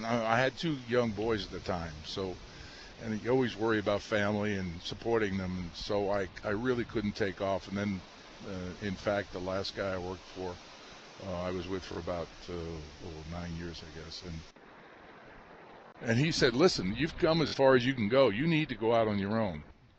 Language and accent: English; New York, United States; accent: New York; I cleaned up my New York accent, and I was on go.